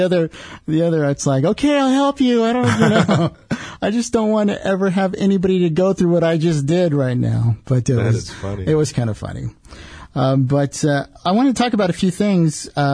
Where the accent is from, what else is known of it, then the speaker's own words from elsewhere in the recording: West Coast, United States; Because, you know, growing up on the West Coast, you just – all the monuments and everything that you see is just truly – it was truly amazing.